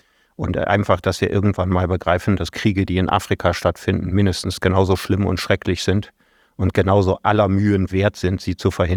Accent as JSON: {"language": "German", "town": "Solingen", "region": "North Rhine-Westphalia", "country": "Germany", "tie": "born or raised there", "said": "Das ist so viel wie meine Heimatstadt Solingen."}